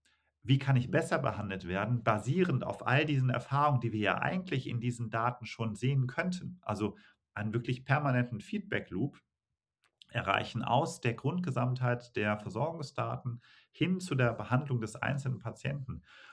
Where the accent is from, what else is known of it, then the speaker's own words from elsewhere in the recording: Germany; was wir als Deutsche ja eigentlich immer anstreben und wofür wir bekannt sind